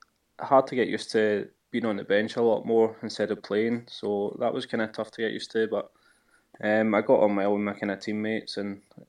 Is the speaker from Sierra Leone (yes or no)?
no; Glasgow, Scotland, United Kingdom; You know, I'm from Glasgow. I work here. You know, my family's here